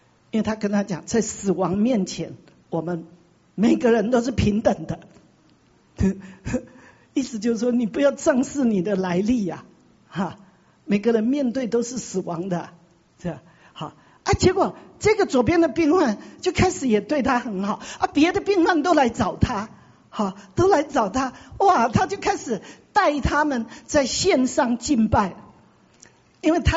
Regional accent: China; 因为我们中国人是最不容易合一的，是一盘散沙的

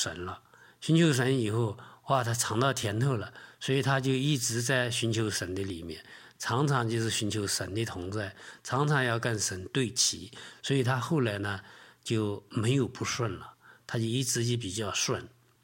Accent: China; 你像我们中国人常常说的叫什么人定胜天

